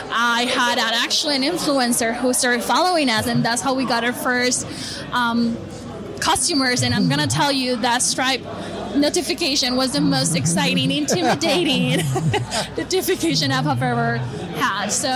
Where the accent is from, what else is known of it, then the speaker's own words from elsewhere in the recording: Colombia; first language Spanish; English is a second language; So I'm actually from Colombia, so English is my second language. I originally speak Spanish